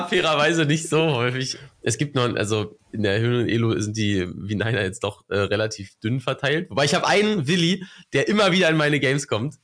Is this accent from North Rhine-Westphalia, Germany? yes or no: no; Berlin, Germany; Ich bin Berliner, geboren und aufgewachsen. Aber andere Seite. Also ich bin ja jetzt seit 7 Jahren fast Spandauer. Aber ich bin quasi genau auf der anderen Seite aufgewachsen, im östlichsten Osten Berlins. Aber schon immer Berliner.